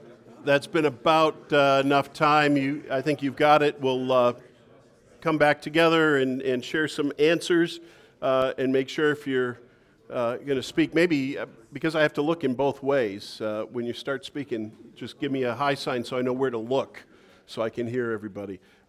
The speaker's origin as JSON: {"language": "English", "region": "Midwest", "country": "United States", "said": "So I'm from the Midwest, so I don't make fun of the Midwest. I love the Midwest."}